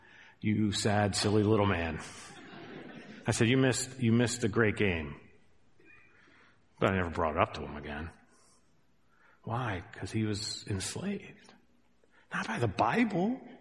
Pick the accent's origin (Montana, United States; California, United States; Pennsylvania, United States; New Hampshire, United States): Montana, United States; Remember in my hometown when I first got saved, there was a whole group of people in the church that loved gambling. They loved playing little poker machines. But it was a small town in Montana